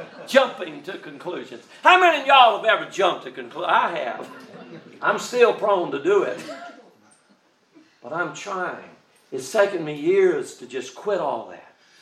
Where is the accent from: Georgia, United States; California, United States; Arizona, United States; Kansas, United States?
Georgia, United States; When I grew up in Georgia, all the churches over there met at 11 o'clock on Sunday morning.